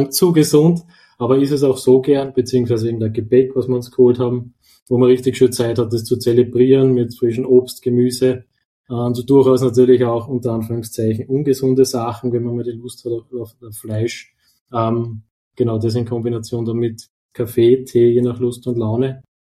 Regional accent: Upper Austria, Austria; now in Vienna, Austria; ich bin ja auch Oberösterreicher, das gehört ja fast dazu.

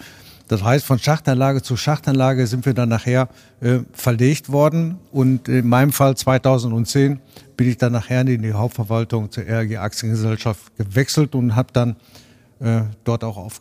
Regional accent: North Rhine-Westphalia, Germany; Ich komme aus der Stadt Berchtesgaden, aus dem Kreis Unna.

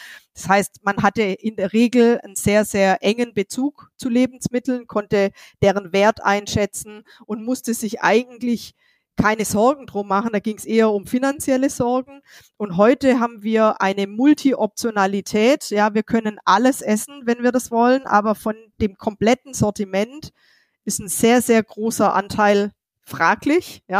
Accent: Baden-Württemberg, Germany; accent: Swabian; Also ich komme ja aus Schwaben, wie man vielleicht hört

